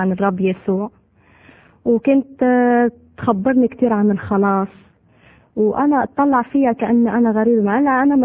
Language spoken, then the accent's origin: Arabic; Tripoli, North Governorate, Lebanon; born there; خلقت بطرابلس أول شيء، وبعدين